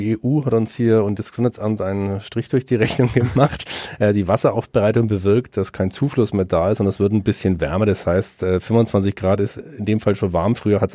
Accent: Bavaria, Germany; ich weiß, wo ich herkomme aus der Fränkischen Schweiz

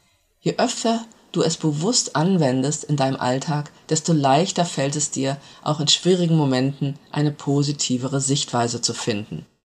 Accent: North Rhine-Westphalia, Germany; moved away as an adult; als ich mit Anfang 20 nach Mainz gezogen bin aus dem Ruhrgebiet

